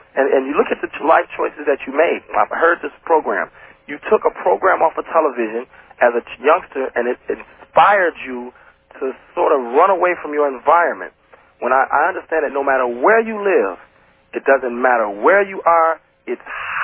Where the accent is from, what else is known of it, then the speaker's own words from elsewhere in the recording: Detroit, Michigan, United States; I grew up and was born and raised on Sewer and Bangor and Hancock, all throughout Detroit.